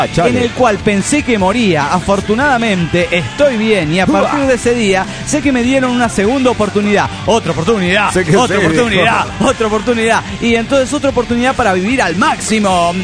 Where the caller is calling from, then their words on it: Los Cabos, Baja California Sur, Mexico; el de Los Cabos, Baja California Sur, México.